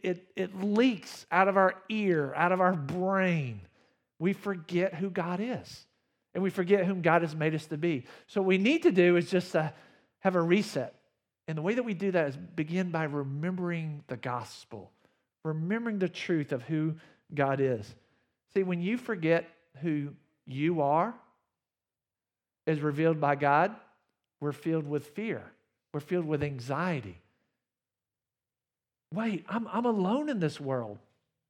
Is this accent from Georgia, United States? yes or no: yes; Athens, Georgia, United States; I grew up in Athens, Georgia, and I drive home to see my family.